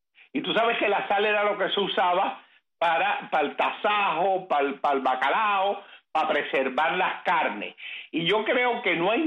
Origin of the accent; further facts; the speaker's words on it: Havana, Cuba; now in Miami, United States; yo nunca me había ido de Cuba, que yo me había mudado de barrio, ¿ok? Porque yo salí de La Habana para Miami, y esto es un barrio de La Habana.